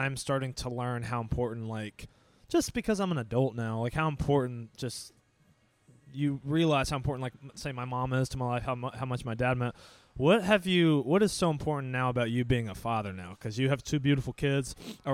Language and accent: English; Raleigh, North Carolina, United States; now in Charlotte, United States; As you know, I grew up in Raleigh. I am now living in Charlotte